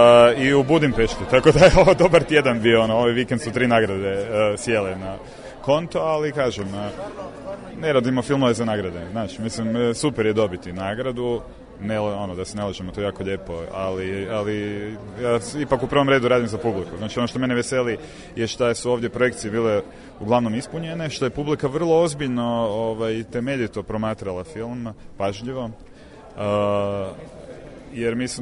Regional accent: Croatia; Sad mislim, ja sam iz Hrvatske pa sam radio o Srbima u Hrvatskoj

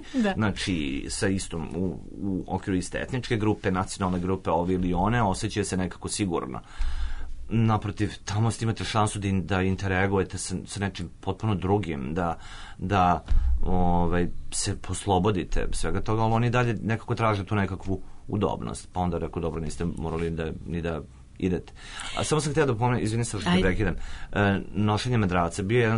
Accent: Bečej, Vojvodina, Serbia; Bečej, na primjer, moj rodni grad, kao to je neko moje mesto

